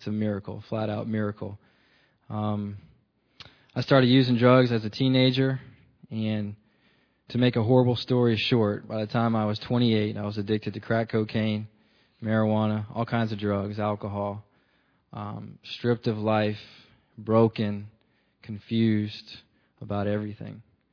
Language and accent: English; Woodbridge, Virginia, United States; I'm 31 years old. I'm from Virginia, the Woodbridge area.